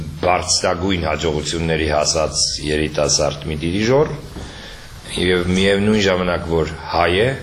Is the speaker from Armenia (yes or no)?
no; France; Armenian is a second language; Նա հայերեն խոսում եմ, գիտեք, ես ֆրանսացի նա, ձեմ հայրս մայրս, ամենն հայերեն խոսած են ինձի